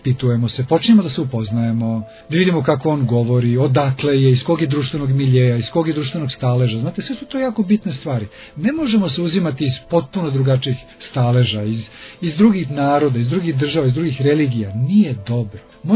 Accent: North Macedonia; Ja sam, ne znam, iz Makedonije.

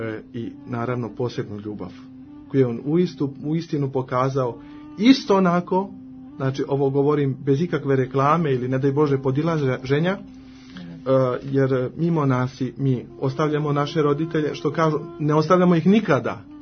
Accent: Belgrade, Serbia; budući da sam odrastao ovdje u Beogradu

